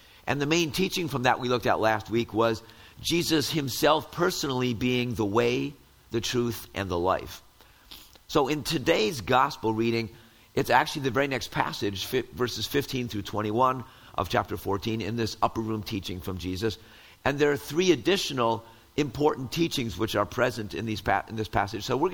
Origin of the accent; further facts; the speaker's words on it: Wisconsin, United States; it was a real privilege to be back in my home state of Wisconsin and spend some time with my mom.